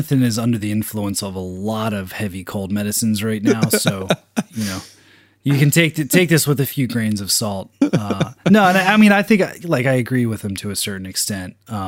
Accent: Philadelphia, Pennsylvania, United States; You know, going to my hometown, Philadelphia, Spectrum, still, you know, one of my favorite places to have ever seen music.

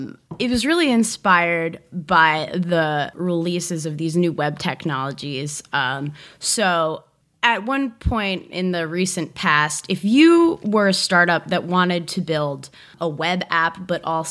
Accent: New Jersey, United States; moved away as an adult; now in Los Angeles, United States; I'm from New Jersey.

